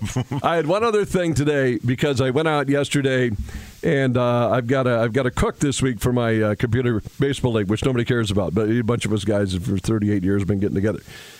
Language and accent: English; Williston, North Dakota, United States; I always said, you know, I'm proud of my hometown. I loved growing up in Williston, North Dakota. But we were called Basinites.